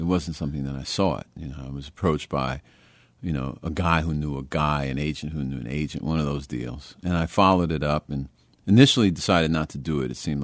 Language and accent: English; Brooklyn, New York, United States; also born or lived in Queens; Well, I grew up in Brooklyn and later Queens. And Queens, in my old neighborhood … house was not far from my house.